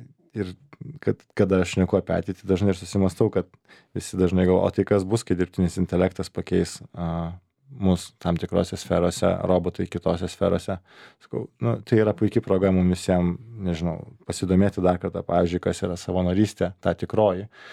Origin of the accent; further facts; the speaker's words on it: Kaunas, Kaunas County, Lithuania; dirbau čia nais Vilniuje, pas esu iš Kauno